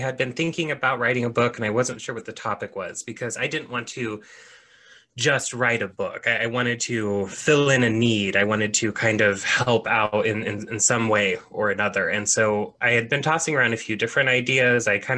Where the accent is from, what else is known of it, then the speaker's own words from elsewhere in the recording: Oregon, United States; So I am a practicing witch living in my home state of Oregon, which I love dearly.